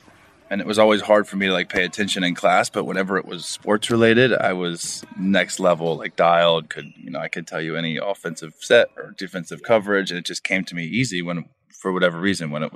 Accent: Orlando, Florida, United States; I grew up in Orlando. I was the biggest Orlando Magic fan.

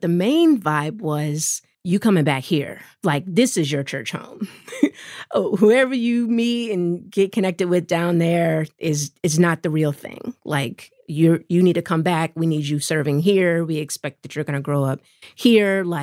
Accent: Baltimore, Maryland, United States; Yes, and growing up in Baltimore, like we had like a ladies' night at the house where we watched No More Sheets

